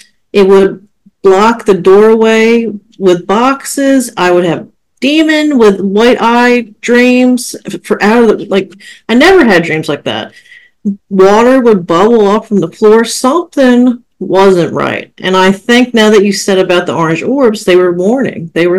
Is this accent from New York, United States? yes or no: no; Maryland, United States; because we're from Maryland.